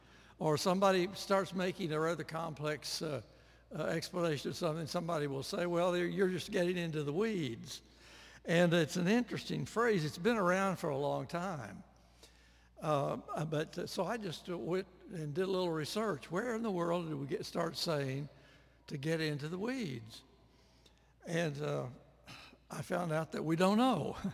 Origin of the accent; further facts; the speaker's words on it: Missouri, United States; I grew up in the Midwest in southern Missouri.